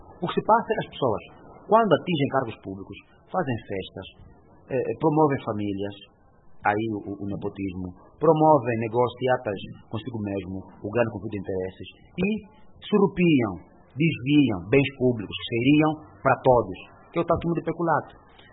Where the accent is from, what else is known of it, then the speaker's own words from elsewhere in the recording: Angola; nós, os angolanos